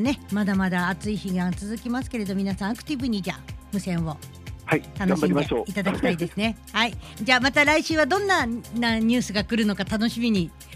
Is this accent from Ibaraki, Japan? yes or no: yes; Ibaraki, Japan; 私たちの地元茨城